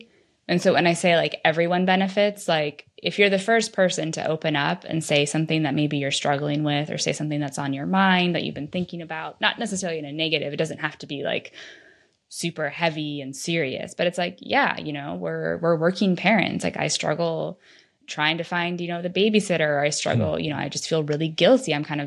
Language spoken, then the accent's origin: English; United States; being an American, having an American education as my background